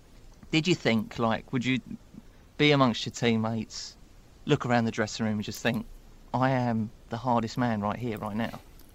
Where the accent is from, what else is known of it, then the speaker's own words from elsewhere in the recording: Dagenham, London, United Kingdom; I grew up in Dagenham in East London